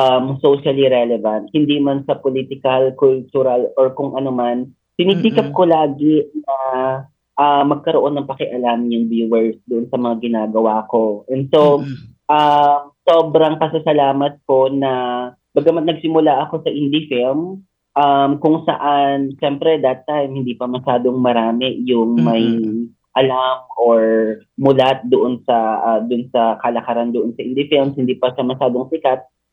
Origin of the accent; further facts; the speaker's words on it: Cagayan Valley, Philippines; So, tubong Isabela ako. Taga Purok 5 kami, pero Purok 7 yung ano namin, yung palayan namin. Medyo liblib na lugar